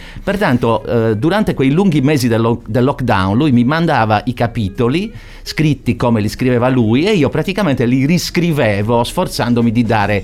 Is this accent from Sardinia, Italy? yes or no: yes; Cagliari, Sardinia, Italy; È, lo dico da cagliaritano, uno squarcio su Cagliari